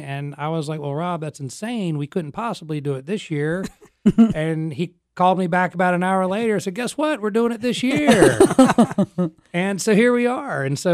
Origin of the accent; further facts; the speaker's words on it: Raleigh, North Carolina, United States; now in Wilmington, United States; You know, I'm North Carolina native. I'm from Raleigh, lived in Wilmington for about 10 years now